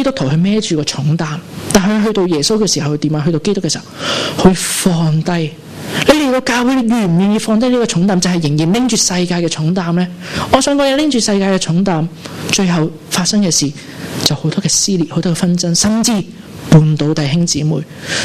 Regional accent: Macau; 我们除了除了澳门人之外，那我的确有个葡国护照，我都是可以叫葡国公民

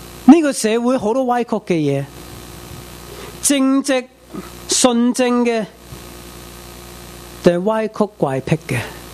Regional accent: United States; accent: American; 我有美国口音

